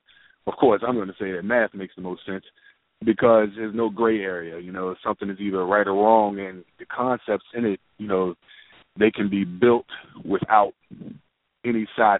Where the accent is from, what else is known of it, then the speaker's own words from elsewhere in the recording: Richmond, United States; Well, you know, like I said, I grew up in Richmond, and it's you know, it definitely has this urban side to it.